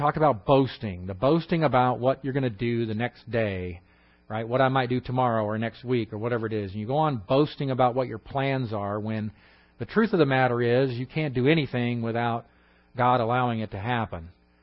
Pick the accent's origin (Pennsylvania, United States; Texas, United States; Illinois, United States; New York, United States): Texas, United States; Houston; because you were born and raised in Houston like I was, right?